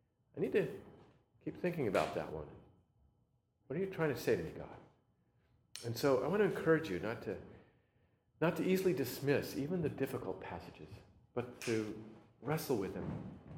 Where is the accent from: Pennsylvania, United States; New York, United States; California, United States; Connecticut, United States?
California, United States; Sacramento; I grew up in Sacramento, and I had an uncle who lived in Oakdale, so I was pretty familiar with the Central Valley.